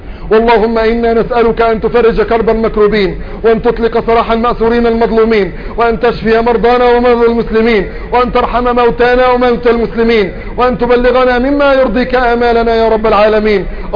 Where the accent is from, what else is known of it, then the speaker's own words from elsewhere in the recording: Egypt; بلدنا مصر